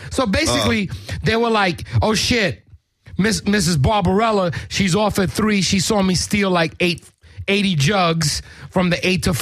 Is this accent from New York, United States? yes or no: yes; New York, United States; Yo, I'm from New York, G.